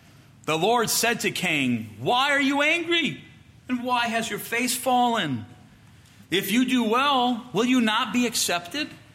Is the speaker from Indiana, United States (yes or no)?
yes; Warsaw, Indiana, United States; So for all of you who are from Fort Wayne, you live east of here. What's that mean? I'm from Warsaw to the west.